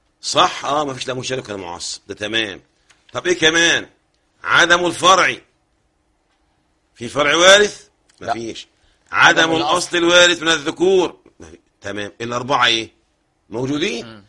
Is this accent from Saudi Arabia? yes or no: no; Egypt; اللي احنا مصريين